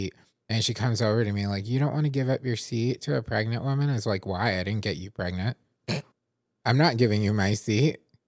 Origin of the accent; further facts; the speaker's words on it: United States; And yeah, there was a time where I was proud to be American too